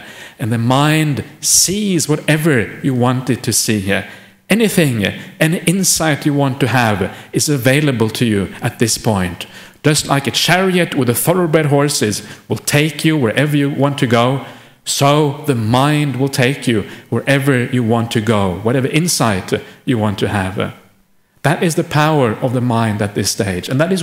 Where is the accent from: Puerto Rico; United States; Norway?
Norway; I grew up in Norway.